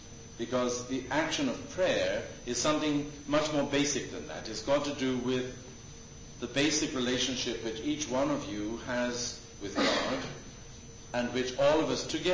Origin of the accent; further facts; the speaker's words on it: England, United Kingdom; also born or lived in Scotland; I'm actually Scottish, but don't let that put you off. I grew up in England and joined the Greek Orthodox Church when I was a student at Oxford.